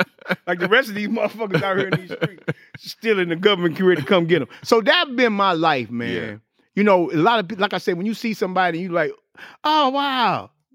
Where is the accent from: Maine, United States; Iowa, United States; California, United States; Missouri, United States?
Missouri, United States; St. Louis; I don't know why, because, nigga, I'm from St. Louis.